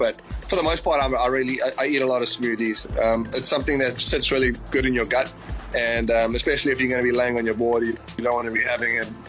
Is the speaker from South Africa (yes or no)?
yes; South Africa; I'm a South African through and through